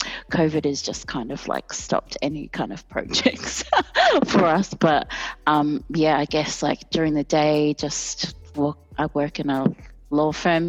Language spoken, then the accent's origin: English; Melbourne, Victoria, Australia; also born or lived in Wellington, New Zealand; I am 31. I was born in Wellington, New Zealand, and then moved here to Australia in 97. Ooh. And always have been in Melbourne since 97, like never have lived anywhere other than Melbourne.